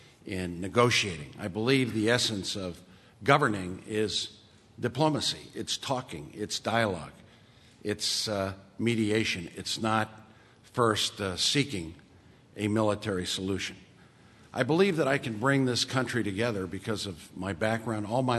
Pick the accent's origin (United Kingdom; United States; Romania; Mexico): Mexico; I was raised in Mexico by a mother who only spoke Spanish to me. I was my father, when he spoke to me, spoke to me in English. Totally bicultural background.